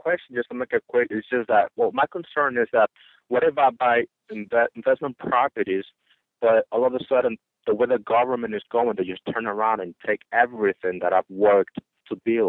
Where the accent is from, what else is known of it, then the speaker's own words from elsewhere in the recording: Dominican Republic; English is a second language; I'm from the Dominican Republic.